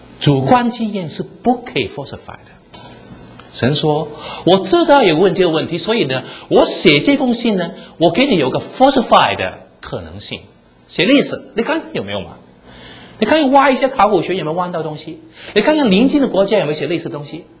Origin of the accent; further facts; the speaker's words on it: China; 世界上有很多人说啊，中国人跟犹太人很像的，他们也说我们中国人很聪明的啊，但是更聪明是他们。